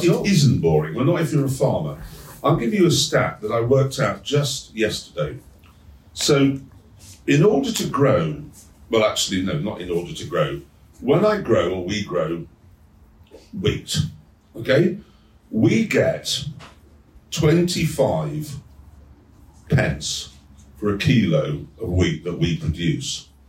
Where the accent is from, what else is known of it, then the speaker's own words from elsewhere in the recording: Yorkshire and the Humber, United Kingdom; I'm from Yorkshire, that sort of thing matters.